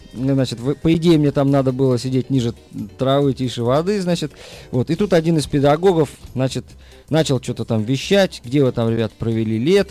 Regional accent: Saint Petersburg, Russia; То есть никто даже не думает, что я коренной ленинградец.

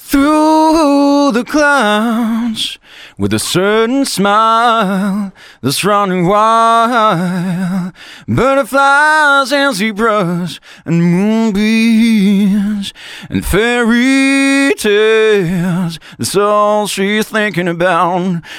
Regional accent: France; Russian is a second language; просто я родился во Франции, прожил там всю жизнь, и это мой родной язык.

